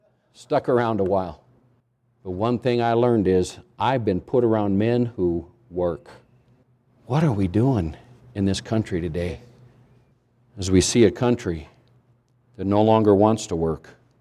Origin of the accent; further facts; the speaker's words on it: Winnemucca, Nevada, United States; I grew up under up in Winnemucca, Nevada